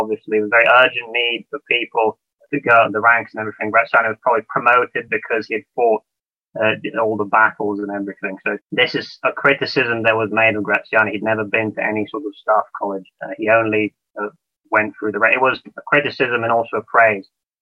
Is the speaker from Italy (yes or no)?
yes; Italy; Because I grew up in Italy, I don't use the English system.